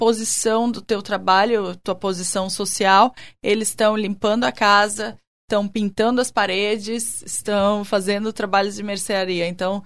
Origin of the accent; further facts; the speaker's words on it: Blumenau, Santa Catarina, Brazil; eu nasci aqui em Blumenau e no bairro Vitor Konder.